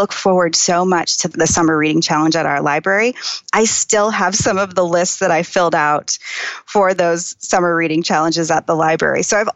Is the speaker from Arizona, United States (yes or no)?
yes; Phoenix, Arizona, United States; When I was a kid, so I grew up in Phoenix, and I don't know if you have been to Phoenix in the summer, but it is terrible.